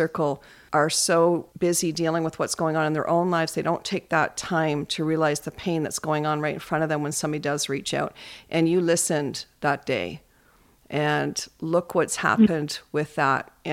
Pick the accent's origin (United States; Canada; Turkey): Canada; I went through this as a Canadian safety specialist, you know, for 10 years.